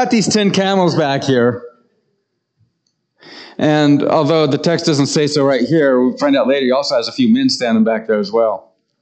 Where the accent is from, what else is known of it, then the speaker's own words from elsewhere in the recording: Nebraska, United States; I grew up in Banner County, Western Nebraska. And for the first 23 years of my life